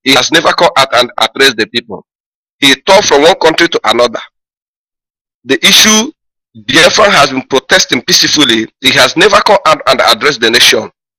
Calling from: Italy; I'm calling from Italy.

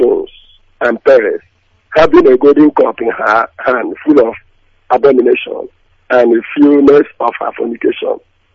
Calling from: Aba, Abia, Nigeria; I'm calling from Aba.

